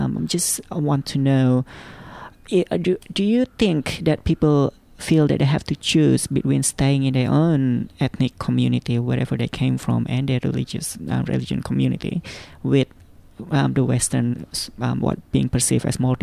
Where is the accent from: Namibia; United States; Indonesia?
Indonesia; now in Australia; because I'm from Indonesia